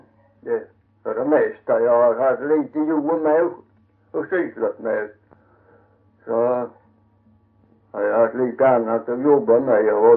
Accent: Tulseboda, Sweden; also born or lived in Röshult; Nej, jag födde i en gal som heter Röshult. Men det här är tjocknen då, och det är lite söderut. Där är jag född. Och sen flyttade föräldrarna till Tulseboda.

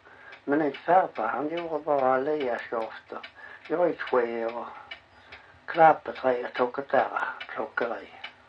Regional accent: Gothenburg, Västra Götaland County, Sweden; born there; Jag är född här i Göteborg

